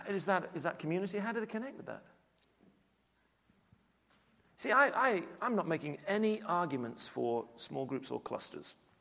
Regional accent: England, United Kingdom; I'm an Englishman, and I'm fairly extrovert

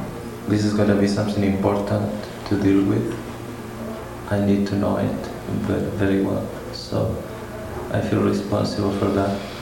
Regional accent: Chile; English is a second language; and I come originally from Chile, and we as South American society

